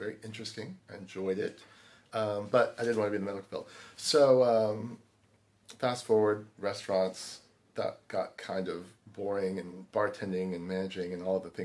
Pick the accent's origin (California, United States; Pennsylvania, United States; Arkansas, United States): Arkansas, United States; Hot Springs; born there; I was born in Arkansas. Okay. Hot Springs, Arkansas.